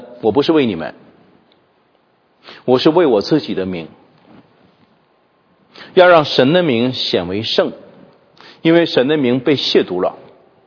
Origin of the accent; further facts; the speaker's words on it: Harbin, Heilongjiang, China; 一个是东北哈尔滨啊，我的老家